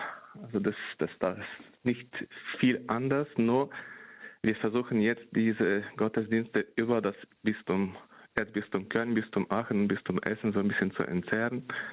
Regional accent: Ukraine; now in Germany; bei uns in der Ukraine gibt es um die 10% Katholiken.

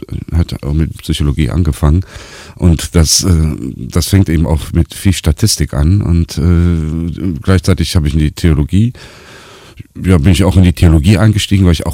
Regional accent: Rhineland, Germany; Nö, ich bin Rheinländer

